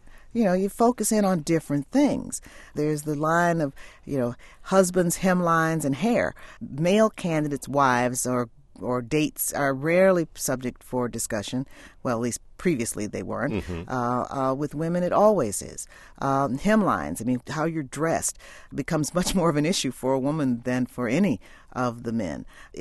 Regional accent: Illinois, United States; because I was considered to be someone from the left and I was from Illinois

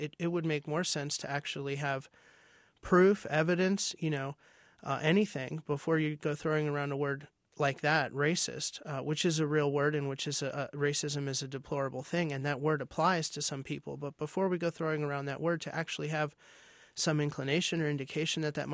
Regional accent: Manassas, Virginia, United States; Growing up, we grew up in Manassas, Virginia, and we were integrated, assimilated. Of course, we grew up here. We're Americans, but we were profoundly aware that we were a little bit different because of the way we did things at home.

